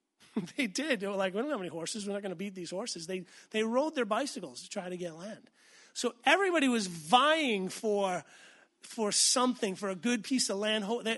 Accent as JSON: {"language": "English", "region": "New England", "country": "United States", "also_born_or_lived": "Tulsa, Oklahoma", "said": "I mean, I came from New England, beautiful Vermont, New Hampshire, and you fly into Oklahoma and you're like, ugh, it's brown and flat."}